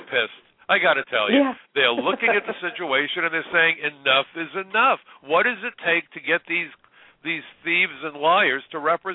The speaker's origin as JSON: {"language": "English", "town": "New York City", "region": "New York", "country": "United States", "said": "I'm a New Yorker. I still can't get what happened out of my head."}